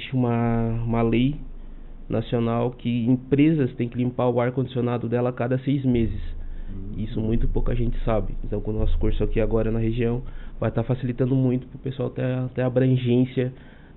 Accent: Criciúma, Santa Catarina, Brazil; Sou de Criciúma.

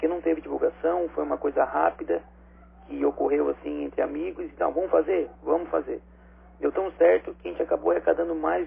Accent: Cocal do Sul, Santa Catarina, Brazil; Sou natural de Cocal do Sul, vizinho aí de Uruçanga.

